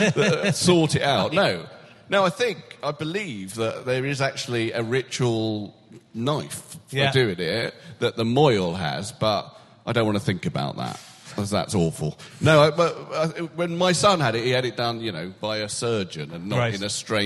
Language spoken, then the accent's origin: English; United Kingdom; I am a British male celebrity over the age of 45.